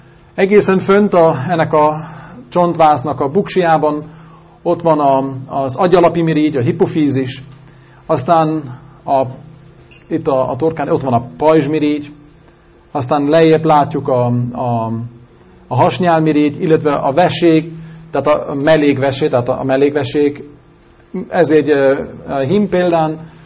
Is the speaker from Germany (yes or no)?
yes; Germany; Hungarian is a second language; Tehát én tulajdonképpen német vagyok, tehát echte német. 12 éve küzdök a magyar nyelvvel, és még a mai napig is vannak küzdelmeim